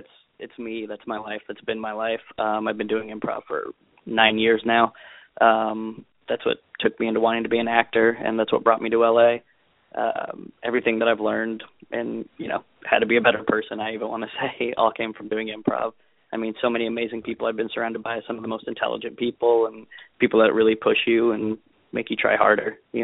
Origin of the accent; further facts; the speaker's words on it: Las Vegas, Nevada, United States; I wanted to be a pastry cook growing up, and I grew up in Las Vegas. I worked in hotels, and I did cook for a while.